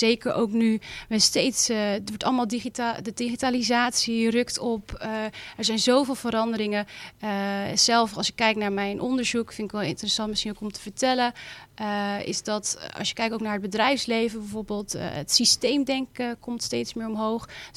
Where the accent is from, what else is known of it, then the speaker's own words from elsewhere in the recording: South Holland, Netherlands; ik kom officieel natuurlijk van Overflakke. Dus daar is het wat breder, wat uitgestrekter.